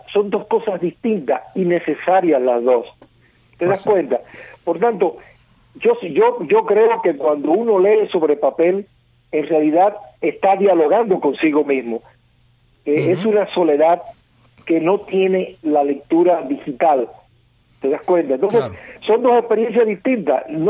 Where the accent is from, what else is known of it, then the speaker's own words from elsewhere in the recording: Cuba; moved away; Yo soy un hombre bicultural como tantos cubanos en los últimos 50 y tantos años que hemos tenido que salir de nuestro país